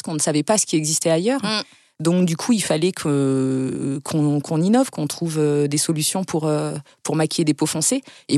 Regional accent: Île-de-France, France; J'ai grandi en Île-de-France et très jeune

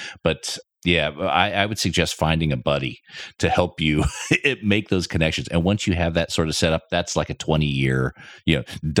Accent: California, United States; I'm from California originally.

